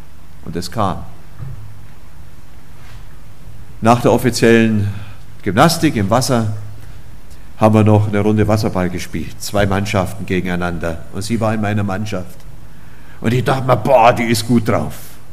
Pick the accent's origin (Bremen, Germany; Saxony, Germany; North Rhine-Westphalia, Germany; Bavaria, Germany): Bavaria, Germany; Oberammergau; Ja, ich komme ja nur aus Oberammergau, dem Herrgottschnitzer Dorf